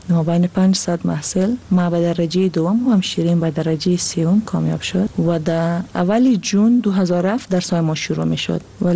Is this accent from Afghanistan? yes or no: yes; Afghanistan; بعد از افغانستان آمدیم.